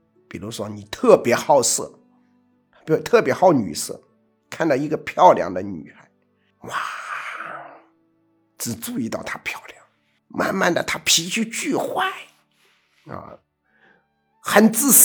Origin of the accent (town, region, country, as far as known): China